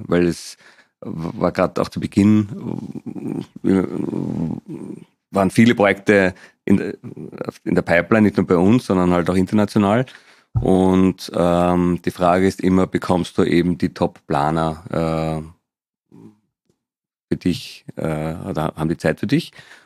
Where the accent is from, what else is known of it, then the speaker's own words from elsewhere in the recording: Vienna, Austria; born there; Ich bin geboren in Wien